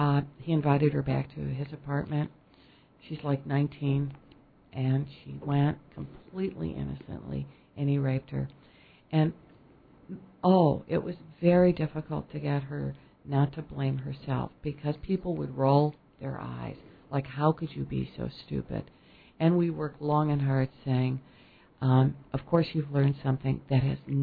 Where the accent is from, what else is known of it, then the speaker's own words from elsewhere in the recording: Chicago, Illinois, United States; We're both from Chicago, so I could say Hyde Park.